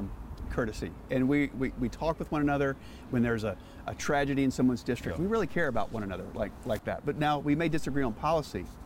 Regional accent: Winston-Salem, North Carolina, United States; I'm from Winston-Salem

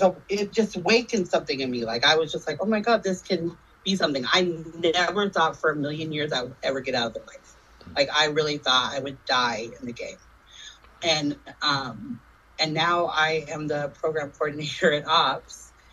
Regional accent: Seattle, Washington, United States; Okay. I grew up in Seattle. I'm from Seattle. I got into the game at a very young age, into the life at a very young age, probably about 12 years old.

